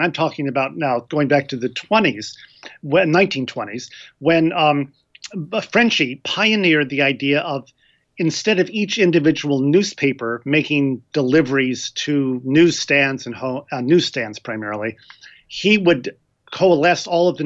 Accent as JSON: {"language": "English", "region": "Missouri", "country": "United States", "said": "And I, you know, the truth of the matter is I grew up a Cardinal fan. I was from Missouri."}